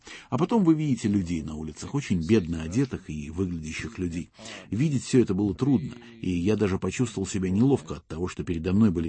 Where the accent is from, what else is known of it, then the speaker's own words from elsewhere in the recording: Sarajevo, Federation of Bosnia and Herzegovina, Bosnia & Herzegovina; Я тоже знаю, что такое коммунизм. Я из Сараева, из бывшей Югославии.